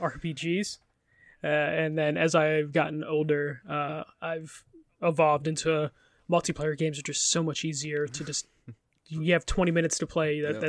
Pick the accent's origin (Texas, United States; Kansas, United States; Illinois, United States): Illinois, United States; Chicago; I'm from Chicago.